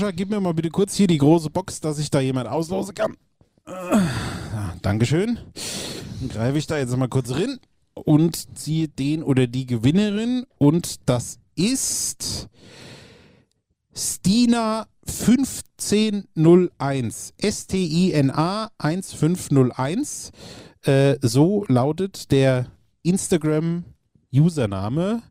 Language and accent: German; Hesse, Germany; ich komme aus dem Ostkreis, in Beuringe.